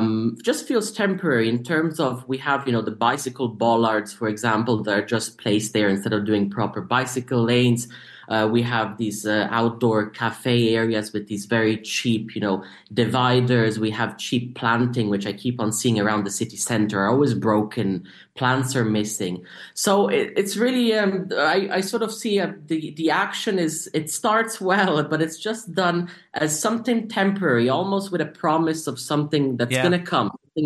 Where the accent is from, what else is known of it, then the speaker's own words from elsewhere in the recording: Dublin, Leinster, Ireland; moved away; I grew up in Dublin and then I moved to London and I've traveled a bit for work.